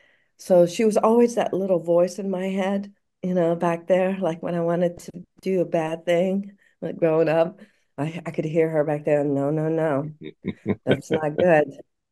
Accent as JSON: {"language": "English", "town": "Kenitra", "country": "Morocco", "tie": "born or raised there", "lives_now": "United States", "said": "I grew up in Morocco in a small town called Kenitra."}